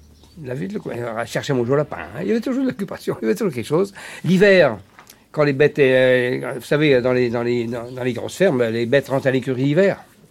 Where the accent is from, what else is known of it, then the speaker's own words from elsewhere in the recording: Trieste, Friuli-Venezia Giulia, Italy; moved away; Moi, je suis natif de Trieste, par contre. Je suis natif de Trieste